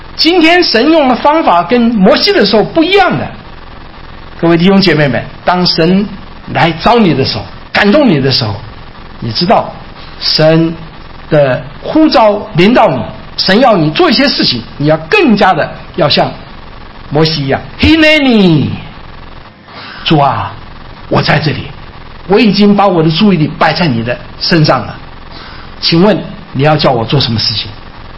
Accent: Hunan, China; 我是湖南人，这个发字发不出来。你知道我们这湖南人啊，这个喝跟佛字分不出来了

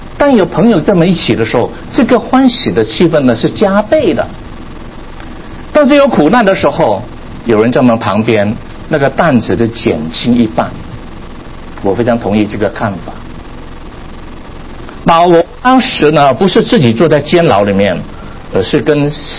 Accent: Guangdong, China; 我们广东人有句话呢，你们北方人可能听不懂

